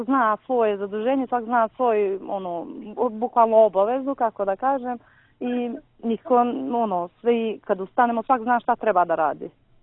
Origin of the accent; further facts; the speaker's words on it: Montenegro; Pa ja sam rođena u Podgorici, tu sam živjela do svog drugog razreda, to jest do neke osme godine sa svojom porodicom.